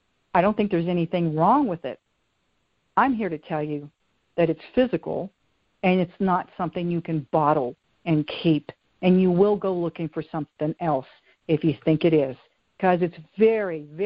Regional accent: Benton, Virginia, United States; I always thought as a poor little girl growing up in Benton, Virginia

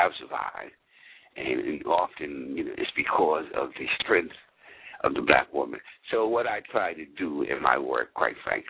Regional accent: New York City, New York, United States; So when I was younger, I grew up in New York City

